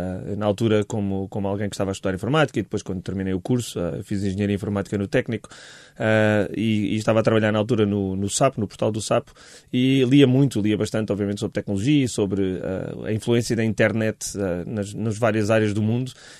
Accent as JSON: {"language": "Portuguese", "country": "Portugal", "said": "como português, obviamente, que o vinho está presente na minha vida."}